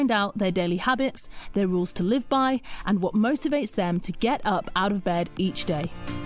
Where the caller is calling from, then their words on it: London, United Kingdom; I'm in London, well, near London, and it is 6 p.m.